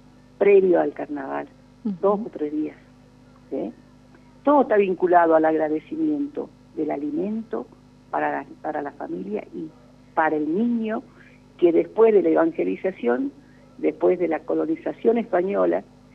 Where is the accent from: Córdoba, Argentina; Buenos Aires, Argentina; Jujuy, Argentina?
Jujuy, Argentina; La Quiaca; Yo lo viví en mis años quiaqueños, donde nací, en la Puna